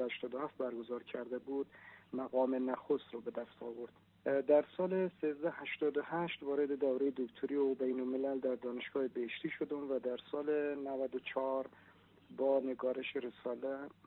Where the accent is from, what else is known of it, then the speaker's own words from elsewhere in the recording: Iran; also born or lived in Kabul, Afghanistan; که در سال 1357 در محله چندابول در شهر کابل به دنیا آمدم. با توجه به روی کار آمدن حکومت کمونیستی در افغانستان، خانواده ما مجبور شدند که به ایران مهاجرت کنند.